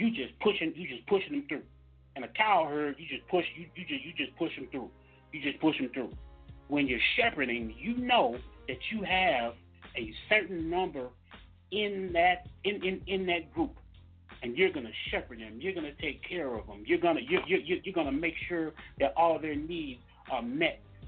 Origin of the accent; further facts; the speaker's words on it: Mississippi, United States; Now down south, and I'm from Mississippi.